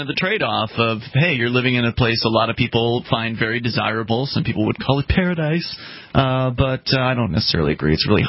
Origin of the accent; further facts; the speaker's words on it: Florida, United States; I'm originally from Florida, so I've certainly had my share of brushes, with hurricanes.